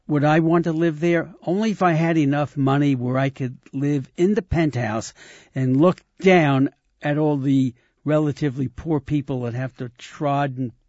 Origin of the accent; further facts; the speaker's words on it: Brooklyn, New York, United States; Because I grew up in Brooklyn, and I remember going through Williamsburg in the 40s and 50s